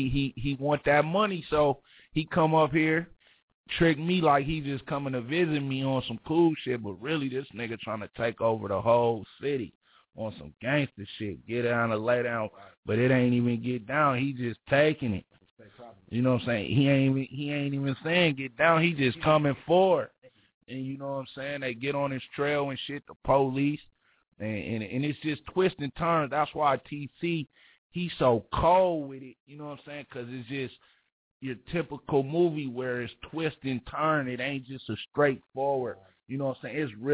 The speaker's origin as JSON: {"language": "English", "town": "St. Paul", "region": "Minnesota", "country": "United States", "said": "I'm from the Marshall Block, man. And so, you know, that's the neighborhood I'm from, 55104-651, man. And St. Paul, man, we putting on, though."}